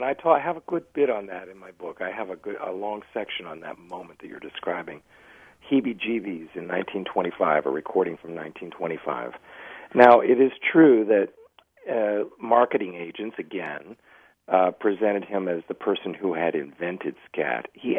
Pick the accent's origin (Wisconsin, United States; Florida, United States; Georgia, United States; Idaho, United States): Wisconsin, United States; Wausau; born there; I was born in Wausau, Wisconsin, actually.